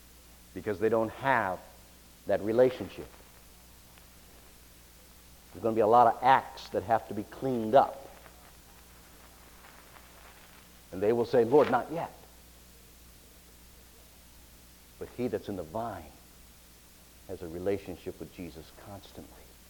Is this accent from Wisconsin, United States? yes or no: no; Michigan, United States; I was raised in Michigan, and in Michigan, we were right on Lake Erie.